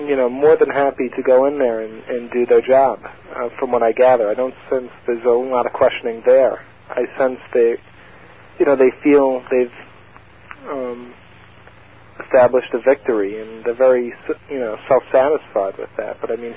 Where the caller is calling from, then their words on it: Bay Shore, New York, United States; I'm calling from Bayshore.